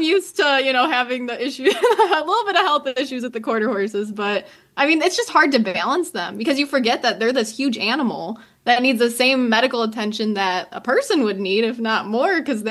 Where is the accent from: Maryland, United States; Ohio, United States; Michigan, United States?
Michigan, United States; White Lake; from White Lake, Michigan.